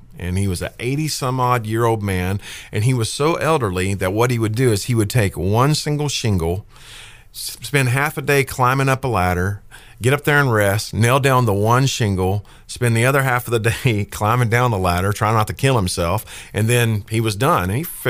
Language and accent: English; Joshua, Texas, United States; And I was from Joshua, Texas. You know, I was from Hickville Central.